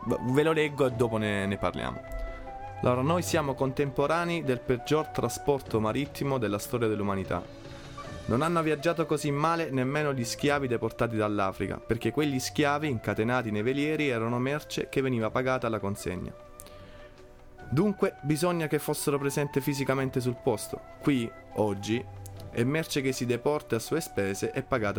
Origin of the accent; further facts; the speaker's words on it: Apulia, Italy; diciamo che io vengo dal Salento, è un posto meraviglioso